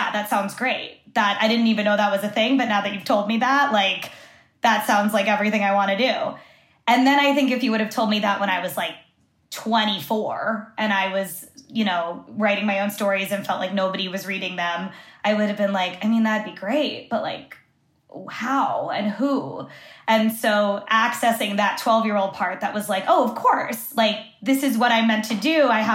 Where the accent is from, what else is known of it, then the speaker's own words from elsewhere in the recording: United States; And then I'm Cuban American and I grew up, Elena's mom is Cuban and, you know, she's Cañero Reed. But for me, it was flipped. My dad was born in Cuba.